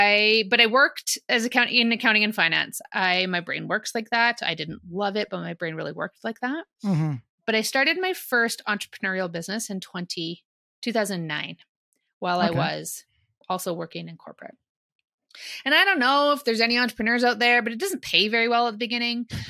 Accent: Calgary, Alberta, Canada; So I am a born and raised Calgarian, and there are not very many of us. Most people in Calgary these days seem to be imports

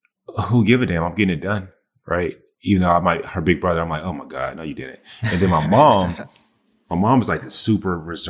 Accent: the South, United States; But I would say it started definitely way before, because I'm from the South. I say, yes, ma'am, no, ma'am, yes, sir, no, sir.

